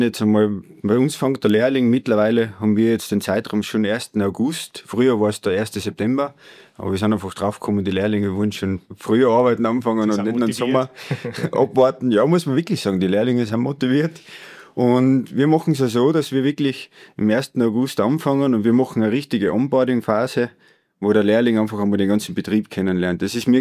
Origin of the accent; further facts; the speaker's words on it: Styria, Austria; now in Sölden, Austria; ich bin jetzt seit knapp 10 Jahren in Sölden, bin kein gebürtiger Tiroler, bin eigentlich Steirer.